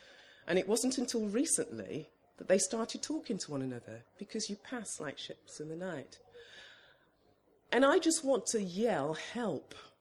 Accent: Oldbury, West Midlands, United Kingdom; I was brought up in the Black Country, and for those of you who don't know where that is, it's in the West Midlands, Oldbury

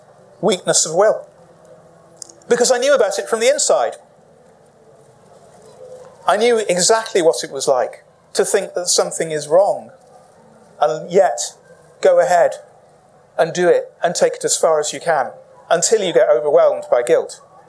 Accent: Bolton, North West England, United Kingdom; I grew up in Bolton. It rains a lot. It's a lovely place. I'm reconciled with Bolton now. I wasn't then.

